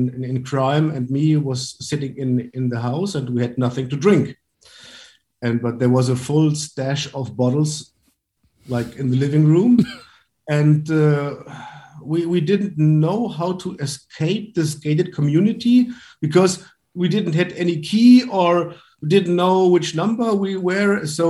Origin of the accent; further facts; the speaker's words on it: Hesse, Germany; English is a second language; I grew up next to Frankfurt, in a little village next to Frankfurt